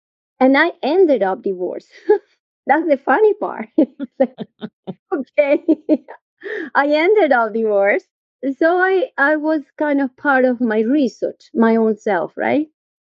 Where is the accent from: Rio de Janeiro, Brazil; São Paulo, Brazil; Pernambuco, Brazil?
Rio de Janeiro, Brazil; Well, I grew up in Brazil, in Rio de Janeiro, right? So the first 7 years of my life were a symphony of happiness.